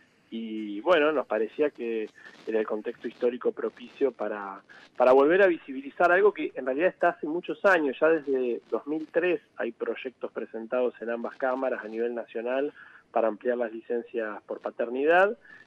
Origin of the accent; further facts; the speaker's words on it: Chubut, Argentina; Es patagónico, porque soy de allá de Chubut